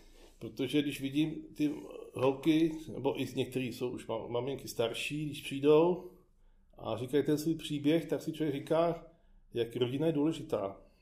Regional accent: Prague, Czechia; No pocházím odtud z Kobylis, ale narodil jsem se v Libni a v roce 65 jsme se přestěhovali do Kobylis

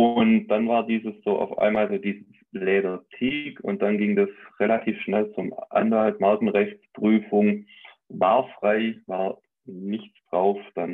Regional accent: Baden-Württemberg, Germany; now in Stuttgart, Germany; Ja, also ursprünglich bin ich tatsächlich aus dem Schwabenland, kleines Dorf auf der Schwäbischen Alb, mittlerweile wohnhaft in Stuttgart.

